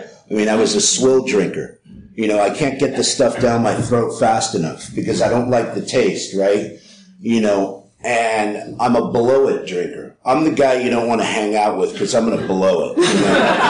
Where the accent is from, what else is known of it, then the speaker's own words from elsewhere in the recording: San Francisco, California, United States; When growing up in San Francisco, I went to Sacred Heart High School.